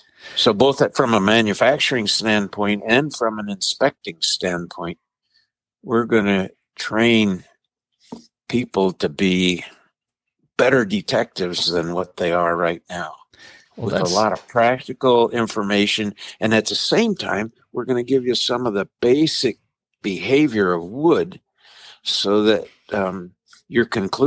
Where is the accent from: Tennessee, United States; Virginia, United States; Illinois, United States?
Tennessee, United States; born there; also born or lived in Wisconsin; But I was born in Tennessee, so that's, you know, I'm a Southern boy, but that's okay.